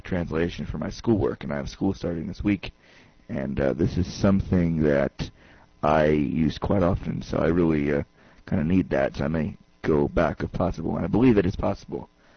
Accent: New York, United States; I'm from New York

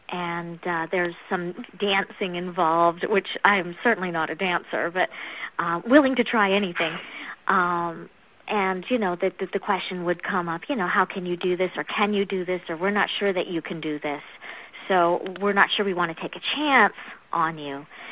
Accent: Colorado, United States; born there; also born or lived in Canada; I was born in Colorado, but I'm actually a dual citizen. I have citizenship, U.S. and Canadian. My parents are Canadian, but were stationed in Colorado at the time of my birth.

